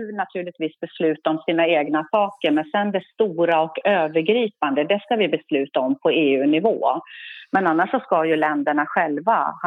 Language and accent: Swedish; Mora, Dalarna County, Sweden; jag kommer ifrån Mora, Dalarna.